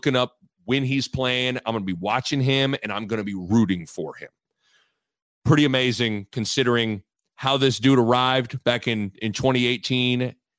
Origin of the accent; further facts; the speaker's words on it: Lincoln, Nebraska, United States; When I transferred, I went to Creighton, hour from where I grew up in Lincoln.